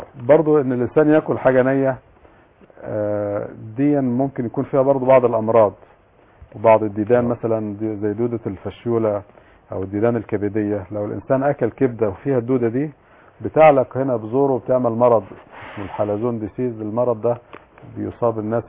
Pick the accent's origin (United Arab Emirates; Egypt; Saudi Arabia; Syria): Egypt; عندنا في مصر